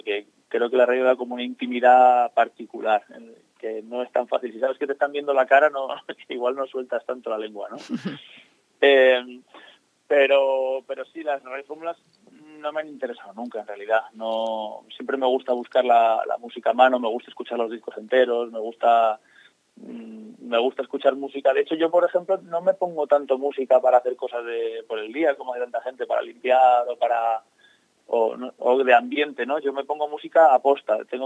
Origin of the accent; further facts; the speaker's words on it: Madrid, Community of Madrid, Spain; Y yo vivo en Madrid, soy de Madrid, pero tengo un vínculo muy fuerte ahí con San Vicente y siempre estoy yendo y viniendo.